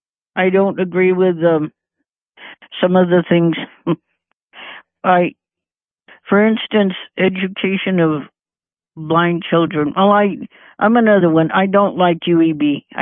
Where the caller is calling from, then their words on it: New Mexico, United States; from New Mexico.